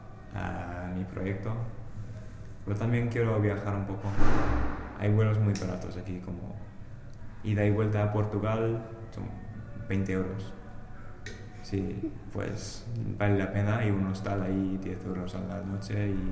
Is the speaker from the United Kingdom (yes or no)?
yes; England, United Kingdom; Spanish is a second language; now in Spain; yo soy inglés, estoy aquí de Erasmus, no, claro que no hablo nada de valenciano